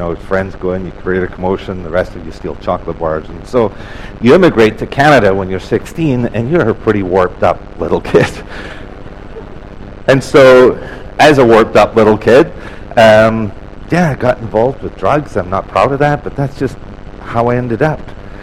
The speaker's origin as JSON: {"language": "English", "town": "Glasgow", "region": "Scotland", "country": "United Kingdom", "tie": "born there", "said": "I was born in Glasgow, Scotland, not into a Christian home, didn't think much about faith"}